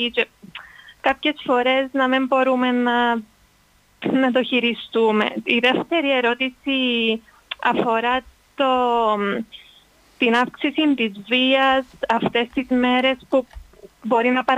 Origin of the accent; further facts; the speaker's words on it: Limassol, Limassol District, Cyprus; είμαι από Λεμεσό.